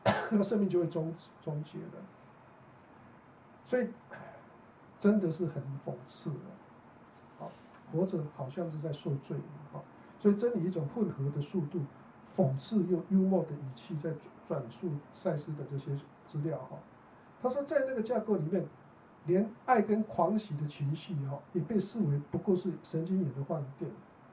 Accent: Taiwan; moved away as an adult; now in United States; 我从台湾来美国

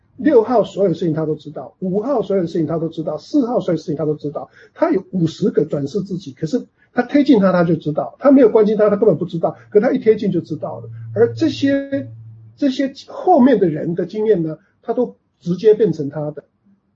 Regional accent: China; 这就是比较像我们中国人说的“一生二，二生三，三生万物”，对不对？

